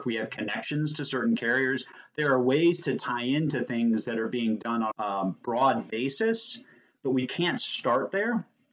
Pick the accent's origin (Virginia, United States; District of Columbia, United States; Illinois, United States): District of Columbia, United States; Washington; I grew up in the Washington, D.C. area, so that connection to the Washington Post was there.